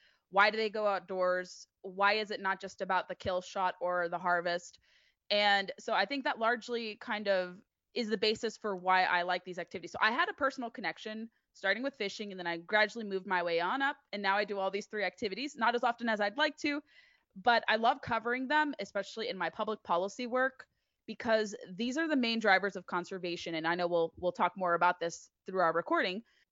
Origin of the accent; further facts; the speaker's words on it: California, United States; I grew up in Southern California, largely fishing.